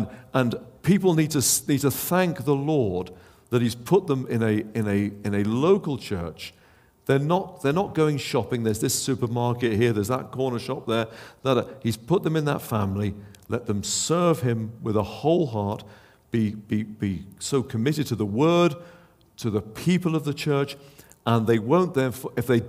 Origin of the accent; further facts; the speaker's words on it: England, United Kingdom; Forgive me if I speak out of turn here, and I'm English